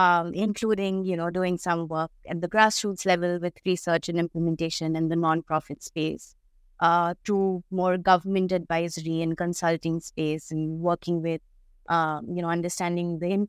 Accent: Kolkata, West Bengal, India; moved away as an adult; So I am from Calcutta. I grew up there. I did all my schooling there. And then I got an opportunity to go study in the US for my undergrad. So I went there, I went to Ohio Wesleyan University.

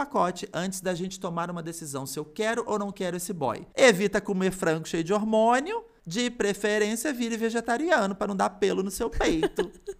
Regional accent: Belo Horizonte, Minas Gerais, Brazil; Vá lá em Belo Horizonte, Gabs. A gente tem que ir junto na minha terrinha.

